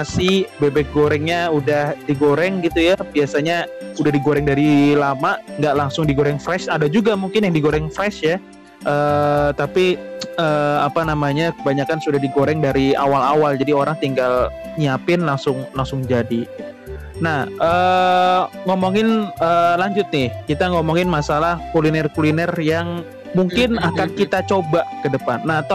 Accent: Java, Indonesia; kita orang Jawa nyebutnya uritan ya

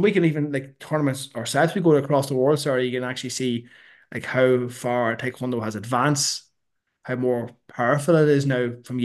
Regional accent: Ireland; I think because we're Irish, and the fighting Irish, as they say, we like to throw a few punches and kicks. And a lot of students in Ireland

